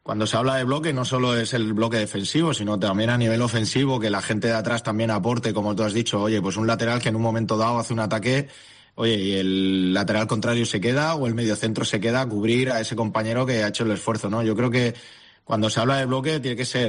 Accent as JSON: {"language": "Spanish", "town": "Murcia", "region": "Region of Murcia", "country": "Spain", "moved": "yes", "lives_now": "Almería, Spain", "said": "aquí en Almería se vive muy bien. Yo soy de Murcia, pero Almería para mí es como Murcia y Almería son como hermanos"}